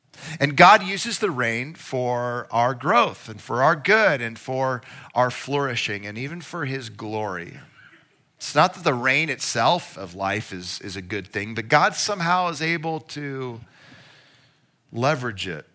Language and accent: English; Michigan, United States; born there; also born or lived in Minnesota; So I was born in Michigan. All right. Then I lived in Minnesota.